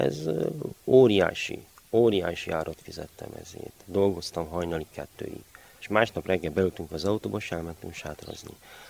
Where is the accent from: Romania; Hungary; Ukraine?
Romania; Székelybós, Mureș County; 42 éves vagyok, székelybolsi kertész.